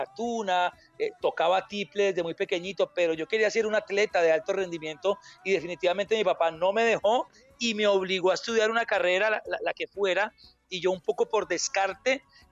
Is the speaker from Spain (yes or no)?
no; Palmira, Valle del Cauca, Colombia; Nosotros fuimos criados en un club en Palmira, en el Club Campestre de Palmira.